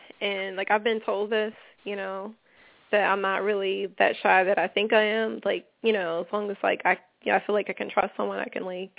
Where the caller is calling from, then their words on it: Philadelphia, Pennsylvania, United States; I'm calling from Philadelphia.